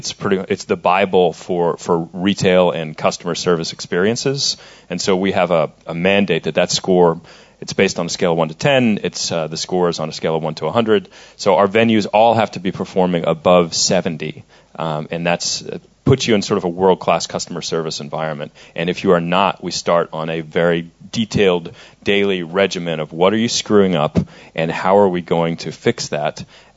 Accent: Austin, Texas, United States; I'm from Austin, Texas.

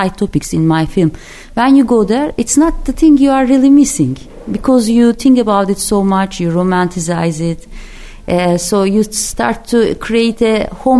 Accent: Central Anatolia, Turkey; because I'm from Middle Anatolia, my grandmother, my ancestors.

